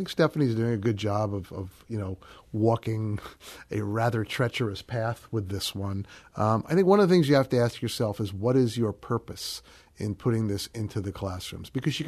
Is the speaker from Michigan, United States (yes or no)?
no; New York, United States; I grew up in New York. New York is populated by people from all over the world.